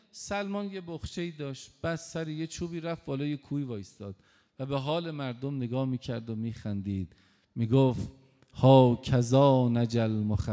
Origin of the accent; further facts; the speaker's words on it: Tehran, Tehran Province, Iran; در شهر خودم تهران، تو محلمون یه جوونی بود